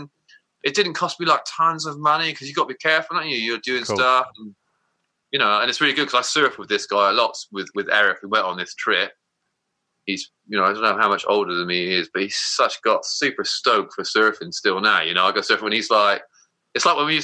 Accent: South West England, United Kingdom; Well, growing up in Somerset, and that was possibly, I heard that song through a first love

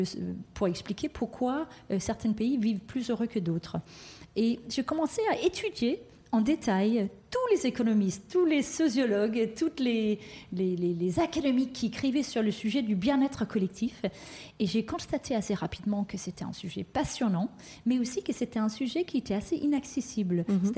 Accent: Denmark; le Danemark, donc mon pays d'origine, est sorti comme le pays le plus heureux au monde.

